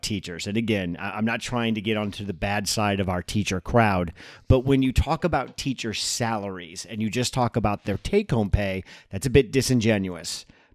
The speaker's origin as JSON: {"language": "English", "region": "Missouri", "country": "United States", "said": "I'm from Missouri."}